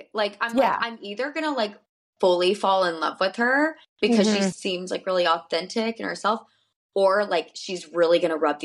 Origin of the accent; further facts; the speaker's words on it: Alabama, United States; Like, I'm from Alabama.